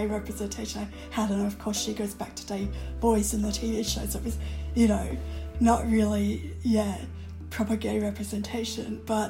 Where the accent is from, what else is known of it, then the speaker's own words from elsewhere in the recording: Melbourne, Victoria, Australia; I grew up in Melbourne, in eastern suburbs, so yeah, in a pretty boring small sort of suburb, which was mostly filled with families and elderly people.